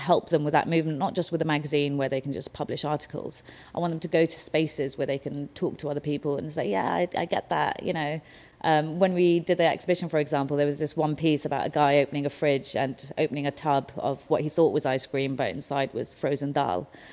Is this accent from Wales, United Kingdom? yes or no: no; London, United Kingdom; I grew up in Southall and Hounslow, like the most brown places in London. Like, little India is Southall. I grew up there